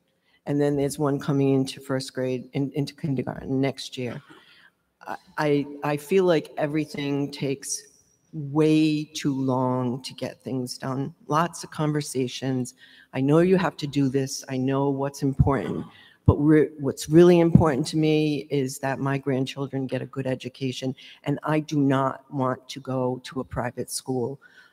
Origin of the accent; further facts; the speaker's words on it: Warwick, Rhode Island, United States; I'm born and raised in Warwick, returned to Warwick with my family.